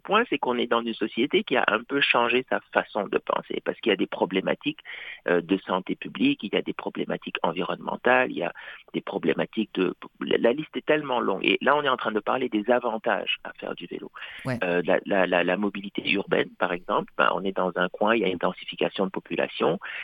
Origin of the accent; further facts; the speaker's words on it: Dakar, Senegal; now in Canada; moi je viens de Dakar, l'ambassade du Canada, il est dans un des quartiers les plus huppés de Dakar